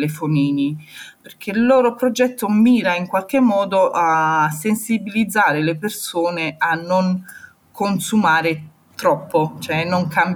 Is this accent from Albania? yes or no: no; Romania; siamo stati in 10, due ragazzi italiani, io rumena